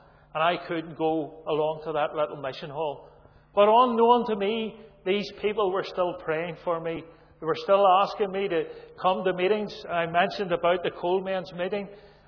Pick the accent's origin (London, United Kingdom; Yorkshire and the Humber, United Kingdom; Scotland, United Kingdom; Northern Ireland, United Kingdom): Northern Ireland, United Kingdom; Belfast; I'm a townie from Belfast. And I was brought up in a home that didn't know the Lord Jesus Christ.